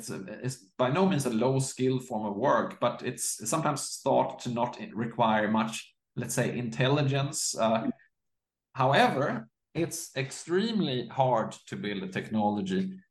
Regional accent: Sweden; English is a second language; I mean, I'm from Sweden myself, and Sweden has sort of the aim of becoming completely cashless. They're not there yet, my fellow Swedes

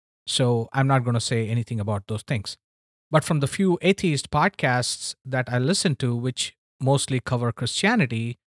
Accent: India; I'm originally from India.

